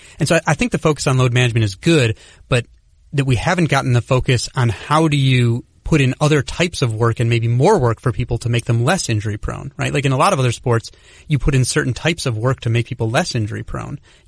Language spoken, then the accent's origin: English; Chicago, Illinois, United States; Again, I grew up in Chicago, so I was following these guys in their growth spurts.